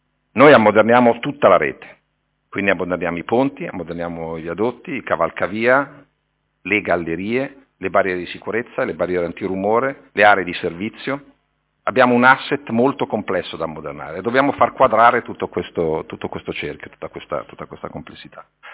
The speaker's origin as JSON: {"language": "Italian", "town": "Milan", "region": "Lombardy", "country": "Italy", "tie": "born there", "said": "Io lo so bene perché sono nato a Milano"}